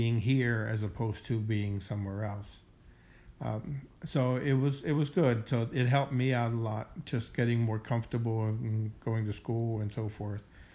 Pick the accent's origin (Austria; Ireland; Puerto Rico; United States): Austria; moved away; I've had a lot of happy moments growing up in Austria, surrounded by all of my aunts, uncles, and cousins